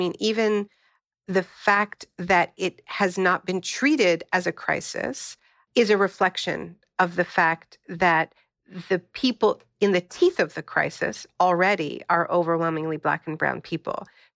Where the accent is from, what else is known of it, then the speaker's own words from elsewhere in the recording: Canada; now in United States; I'm originally from Canada.